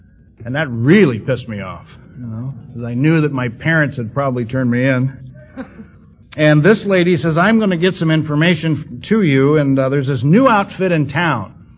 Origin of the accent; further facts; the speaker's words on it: Huntington Beach, California, United States; It was across the street in my hometown in Huntington Beach from the pier